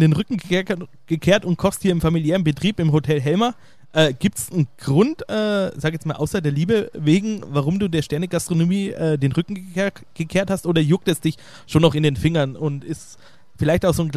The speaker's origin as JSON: {"language": "German", "town": "Ingolstadt", "region": "Bavaria", "country": "Germany", "tie": "born or raised there", "said": "In Bayern haben wir das Reinheitsgebot 1516 aus Ingolstadt, meine Heimat."}